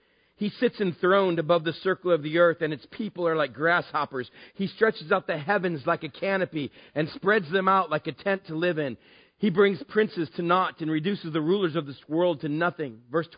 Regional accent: Texas, United States; I grew up in West Texas. I've seen them.

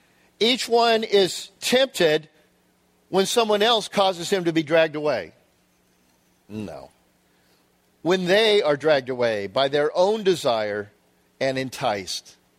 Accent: New York, United States; Or fill in geography. I'm from New York. We're just strung tight.

